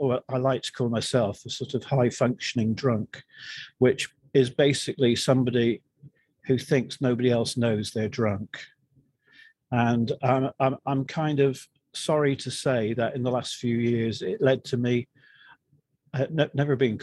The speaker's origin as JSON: {"language": "English", "region": "England", "country": "United Kingdom", "moved": "as an adult", "lives_now": "New Jersey, United States", "said": "I'm actually English, British, if you like, living in New Jersey in the United States."}